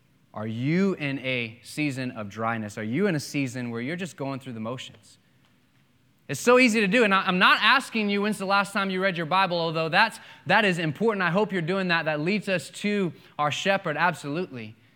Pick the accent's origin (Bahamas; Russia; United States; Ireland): Bahamas; When I was growing up in the Bahamas, I played baseball.